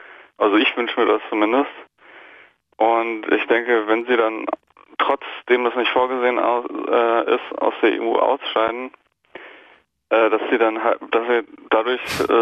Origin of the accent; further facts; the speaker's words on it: Germany; Also ich persönlich fühle mich nicht als Europäer, ich bin Deutscher